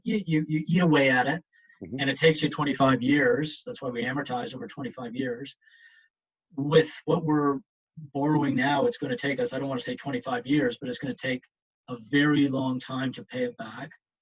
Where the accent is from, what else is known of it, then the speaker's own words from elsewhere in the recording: Canada; we can't underestimate the value and power of being Canadian.